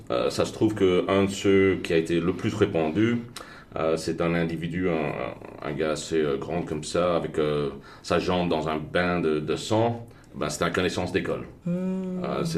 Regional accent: Brussels, Belgium; Je suis de Bruxelles, j'ai de la famille qui habite Bruxelles.

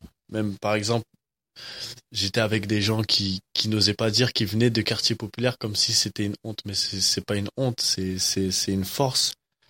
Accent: France; born there; depuis que je suis né en France

